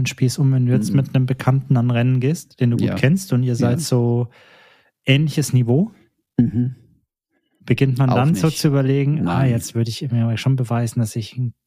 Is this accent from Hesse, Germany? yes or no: no; Erlangen, Bavaria, Germany; Und zwar mein bester Kumpel aus Erlangen, also wo ich herkomme.